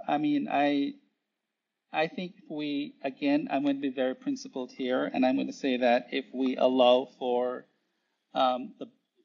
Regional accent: Jamaica; I was born and raised in Jamaica, so which is a third world country.

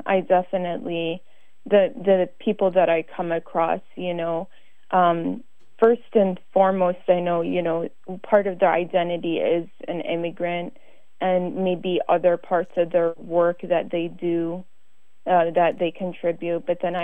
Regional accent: Wisconsin, United States; I think about where would I have been today had I maybe not been born and raised in Wisconsin and had the opportunities that have come my way.

